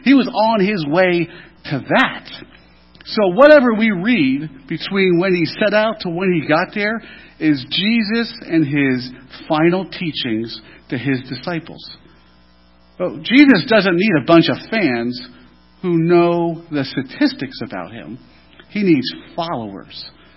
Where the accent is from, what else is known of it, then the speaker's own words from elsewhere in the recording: East Coast, United States; I'm from the East Coast, sorry.